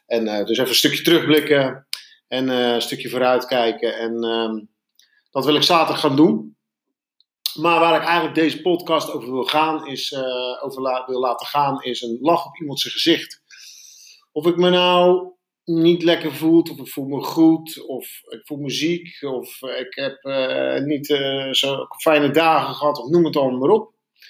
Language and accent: Dutch; Ridderkerk, South Holland, Netherlands; Ik werk zelf in Delft. En ik kom zelf uit Ridderkerk.